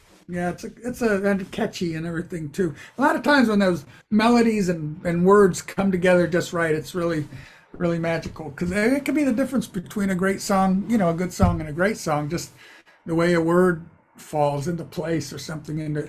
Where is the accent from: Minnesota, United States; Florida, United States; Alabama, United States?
Florida, United States; Orlando; now in Nashville, United States; I grew up in Orlando, Florida, and I went to Nashville pretty much right out of college.